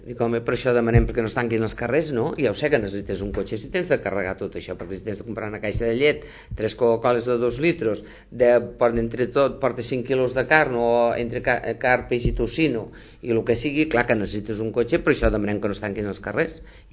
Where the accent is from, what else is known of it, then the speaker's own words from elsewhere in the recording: Montblanc, Catalonia, Spain; Tots som de Montblanc.